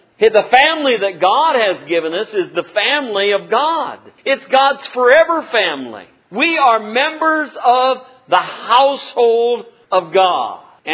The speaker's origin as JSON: {"language": "English", "region": "Illinois", "country": "United States", "said": "And I don't know whether I'm proud I'm from Illinois anymore or not."}